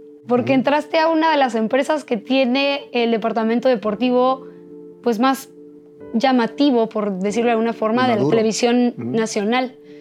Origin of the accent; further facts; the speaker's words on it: Guadalajara, Jalisco, Mexico; also born or lived in Mexico City; Nací aquí en la Ciudad de México y crecí en Guadalajara. Entonces yo tengo, según yo, alma tapatía. Pero no es cierto. Nací aquí en la Ciudad de México. Mis papás también mexicanos los dos.